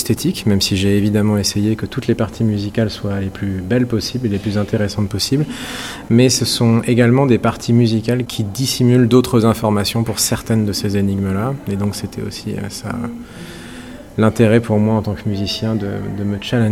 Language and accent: French; Normandy, France; born there; now in Rennes, France; je suis compositeur, je suis normand de naissance et je suis rennais d'adoption.